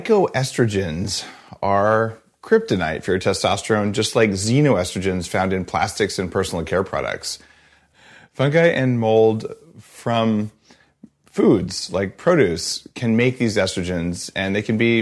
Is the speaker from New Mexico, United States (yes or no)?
yes; New Mexico, United States; I'm not quite redneck, but I'm from New Mexico